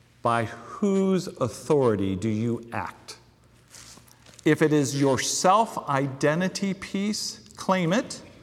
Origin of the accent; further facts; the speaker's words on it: Portland, Oregon, United States; It can't be because I'm from Northeast Portland. It can't be because I'm a United States citizen.